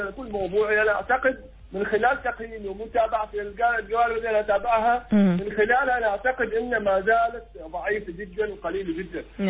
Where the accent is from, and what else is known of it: Oman